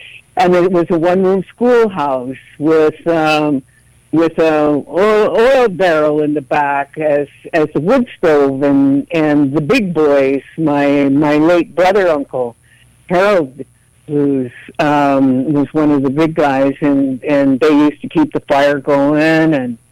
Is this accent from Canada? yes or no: yes; Fort McMurray, Alberta, Canada; born there; because I was born in Fort McMurray.